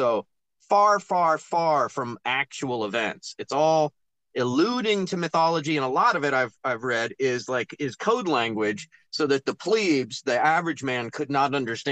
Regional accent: Scotland, United Kingdom; I'm Scottish.

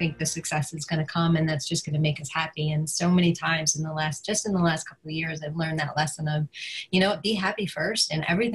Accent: New York, United States; now in Kingston, United States; So I grew up in the Finger Lakes region of central New York near Syracuse, and I currently live in Kingston, New York.

